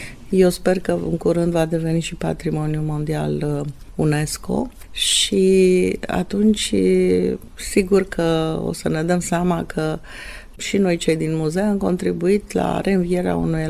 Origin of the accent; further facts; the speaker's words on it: Bucharest, Romania; Cum v-am spus, eu am crescut în București și atunci mai puțin se purta Ia pe vremea aceea.